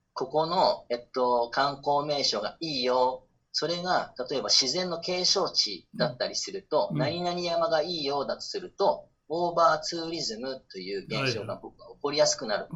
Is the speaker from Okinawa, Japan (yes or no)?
yes; Makiya, Okinawa, Japan; 沖縄の集落は風水、僕の地元、その巻屋というところは風水で、こう作ってあるので